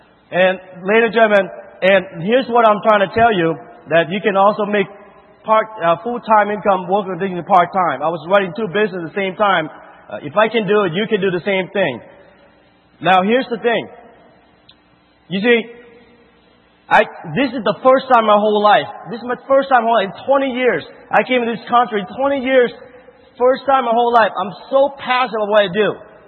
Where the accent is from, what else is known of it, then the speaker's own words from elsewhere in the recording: Laos; because I came from Laos to this country.